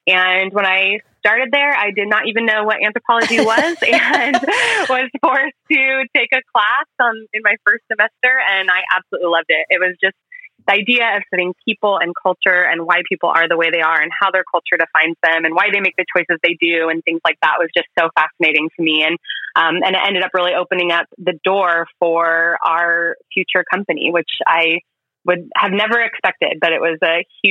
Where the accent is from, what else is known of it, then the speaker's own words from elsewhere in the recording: Bakersfield, California, United States; also born or lived in Morton, Illinois; now in Costa Mesa, United States; I grew up in Illinois in a little town called Morton and lived there till I was seven. Then moved to Northern California for a few years and then settled in Bakersfield for junior high and high school.